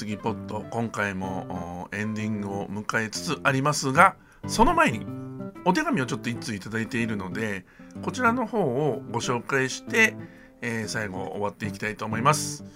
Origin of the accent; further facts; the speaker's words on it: Fukuoka, Japan; accent: Hakata dialect; しきらんないと博多弁出ちゃった、ごめんなさい